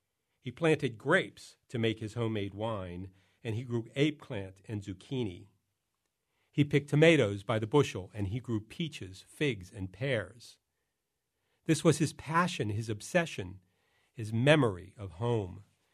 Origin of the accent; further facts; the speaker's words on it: Pittsburgh, Pennsylvania, United States; I grew up in Pittsburgh, where three rivers merge together.